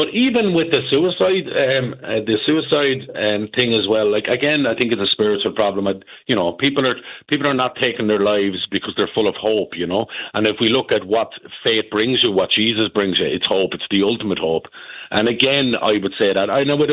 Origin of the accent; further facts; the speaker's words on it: Ireland; first and foremost, we're Irish. You know, we don't go. We're travellers.